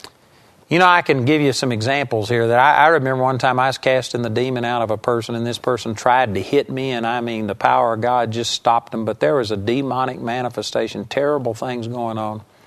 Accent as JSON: {"language": "English", "town": "Arlington", "region": "Texas", "country": "United States", "tie": "born or raised there", "said": "in our house that I grew up in Arlington, Texas"}